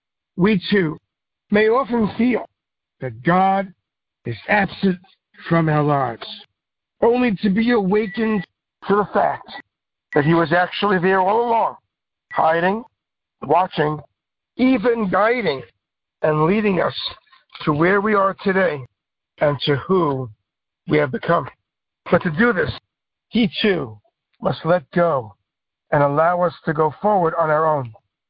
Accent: Cincinnati, Ohio, United States; Baltimore and then out going out west to come back home to Cincinnati.

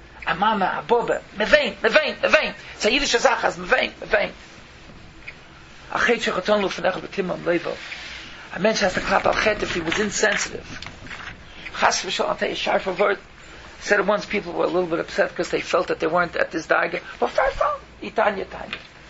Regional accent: Queens, New York, United States; also born or lived in Williamsburg; I was born glad in Williamsburg, but I was a Queens boy.

